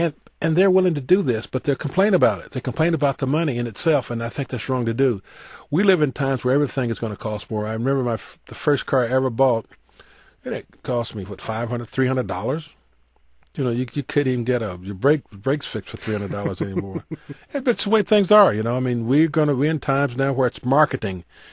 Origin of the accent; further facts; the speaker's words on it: the South, United States; You know, growing up in the South, you're not naive about anything going on, really.